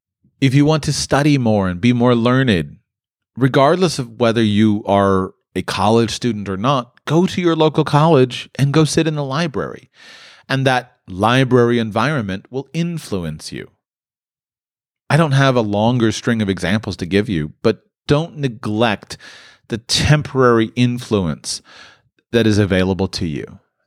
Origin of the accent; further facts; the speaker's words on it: Palm Beach, Florida, United States; So I grew up near Palm Beach